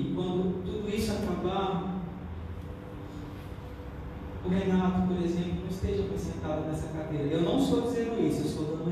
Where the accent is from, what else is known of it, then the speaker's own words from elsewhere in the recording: Pernambuco, Brazil; Eu, lá na minha cidade, eu sou de Pernambuco, né? Foi uma cidadezinha que tem 25 mil habitantes.